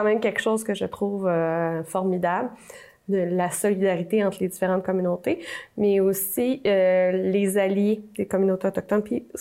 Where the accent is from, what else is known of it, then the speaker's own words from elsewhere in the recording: Canada; Parce qu'on est des Canadiens, on en a.